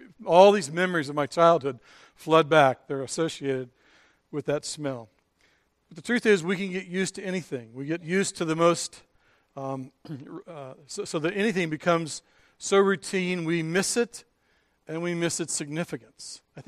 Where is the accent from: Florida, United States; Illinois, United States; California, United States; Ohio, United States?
Ohio, United States; also born or lived in Kentucky; When I was a child, we moved from Kentucky to southern Ohio and lived in a little town in the neighborhood for about 10 years.